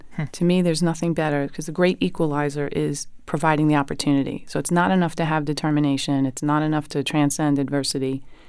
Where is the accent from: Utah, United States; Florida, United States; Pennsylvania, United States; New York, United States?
New York, United States; New York City; I grew up in New York City, in Brooklyn, and we rented an apartment, didn't have a car, took the bus.